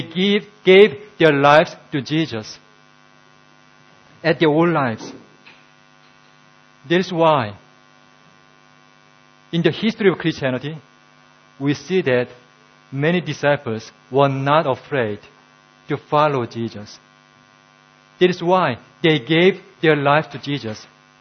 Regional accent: South Korea; You know, I'm from South Korea.

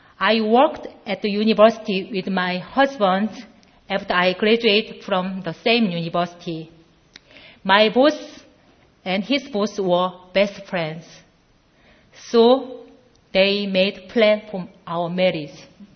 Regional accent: Gimje, North Jeolla, South Korea; English is a second language; I was born in South Korea in 1972. My hometown is Gimje, which is famous for rice farm. In my hometown, wherever you go, you can see only rice farm and fields. My parents were Buddhist.

